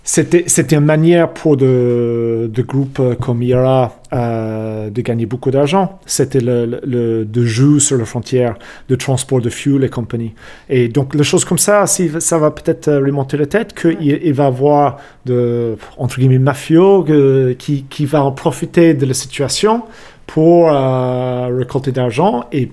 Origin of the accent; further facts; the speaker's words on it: Ireland; moved away as an adult; now in France; Nous, on vient d'Irlande du Sud, car elle était née à Belfast, par contre, nos pères, on vient d'Irlande du Nord. Donc, on connaît un peu les deux côtés de l'Irlande. Tous nos cousins et compagnie sont toujours en Irlande du Nord.